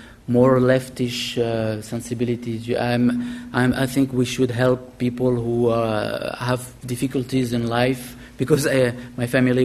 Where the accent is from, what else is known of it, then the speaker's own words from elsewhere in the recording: Syria; English is a second language; Each time I tried to tell somebody I was from Syria, nobody knew where it was.